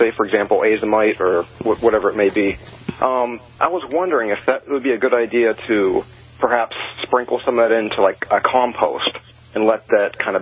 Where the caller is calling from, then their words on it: Oil City, Pennsylvania, United States; It's called Oil City, Pennsylvania.